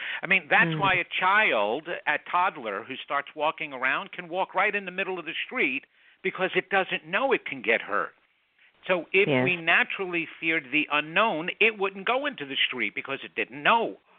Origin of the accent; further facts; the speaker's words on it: New York, United States; Now, I'm born and raised in New York.